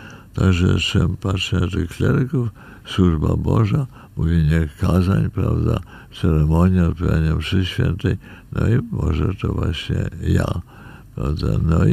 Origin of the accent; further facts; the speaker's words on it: Siedlce, Masovian Voivodeship, Poland; also born or lived in Kraków; Bo ja jestem z Siedlec.